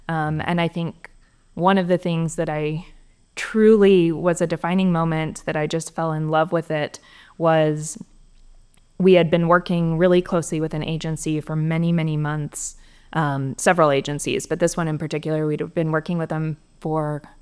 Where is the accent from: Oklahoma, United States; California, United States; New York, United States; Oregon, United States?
Oklahoma, United States; born there; now in DFW area, United States; So originally, born in Oklahoma. We can go all the way back.